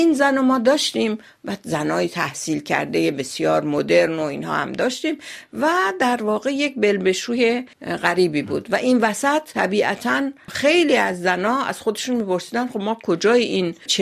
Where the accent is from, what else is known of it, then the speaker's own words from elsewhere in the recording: Tehran, Tehran Province, Iran; born there; من در تهران به دنیا آمدم، در یک خانواده از نظر مالی متوسط،